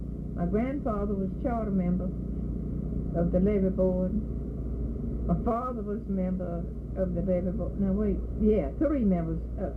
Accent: Myersville, United States; I was born in Myersville, born on a plantation right near there, Myersville, then after I was in college, we moved into the city under Myersville.

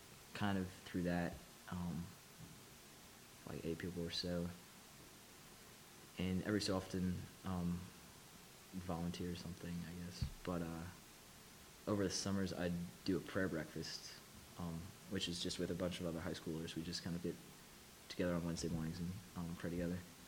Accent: Marietta, Georgia, United States; also born or lived in Roswell; Then I was born in Marietta and then moved into Roswell when I was about 12-ish.

